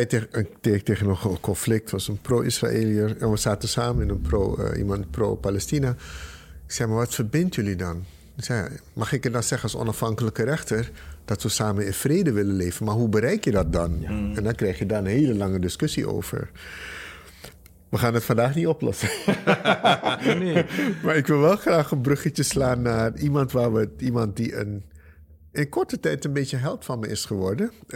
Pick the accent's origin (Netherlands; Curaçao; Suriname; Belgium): Suriname; En dan zou ik als Surinamer zeggen